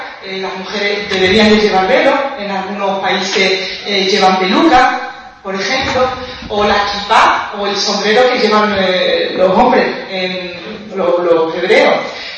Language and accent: Spanish; Spain; A ver, soy española y yo tengo claro